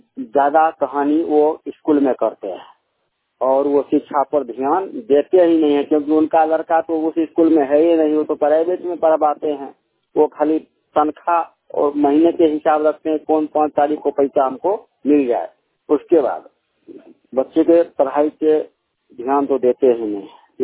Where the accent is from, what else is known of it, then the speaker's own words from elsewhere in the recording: Purauli, Bihar, India; हमारे गांव में पुरौली पंचायत समस्तीपुर प्रखंड समस्तीपुर जिला वार्ड नंबर 5